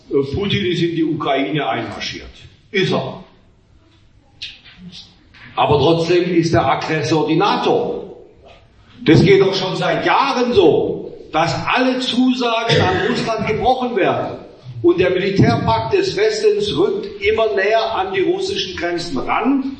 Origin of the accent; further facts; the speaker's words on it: Germany; ich bin Deutscher und ich will nicht zulassen, dass unser schönes Deutschland vor die Hunde geht